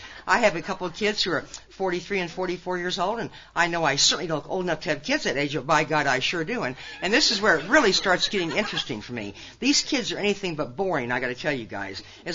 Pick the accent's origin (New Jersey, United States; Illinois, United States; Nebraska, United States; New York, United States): Nebraska, United States; Lincoln; I grew up in Lincoln, Nebraska. You guys, I have came from a wonderful home in Lincoln, Nebraska